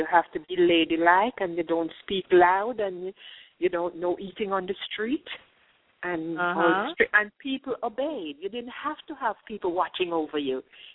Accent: United Kingdom; We're British, you know, so it's tea and sandwich.

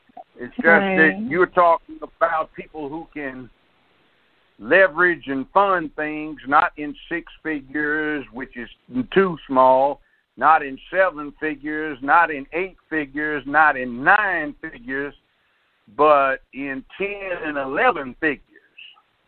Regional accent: Los Angeles, California, United States; No, I grew up a hell of a lot deeper in the South Central than Crenshaw.

